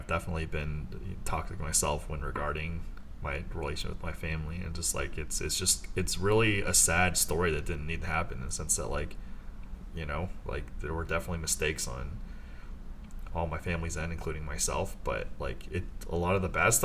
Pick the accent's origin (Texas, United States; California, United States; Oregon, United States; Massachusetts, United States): California, United States; growing up in Silicon Valley, you need to be pretty damn good to be a programmer.